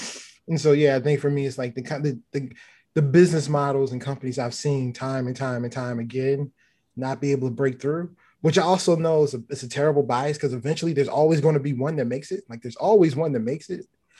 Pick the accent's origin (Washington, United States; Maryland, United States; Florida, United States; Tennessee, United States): Maryland, United States; Baltimore; originally from East Baltimore, so from my hometown.